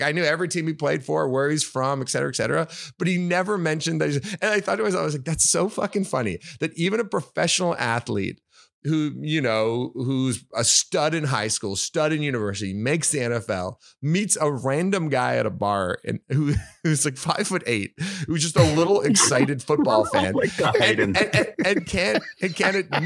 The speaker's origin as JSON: {"language": "English", "town": "Dallas", "region": "Texas", "country": "United States", "said": "And then I'm from Dallas. I go to lots of shows."}